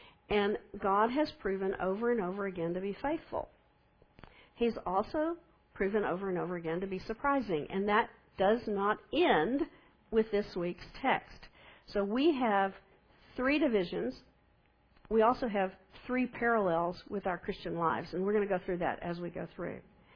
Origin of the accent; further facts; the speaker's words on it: Alpine, Texas, United States; Y'all all know that I grew up in Alpine, and I have made hundreds of trips from here to there and back since I've been an adult.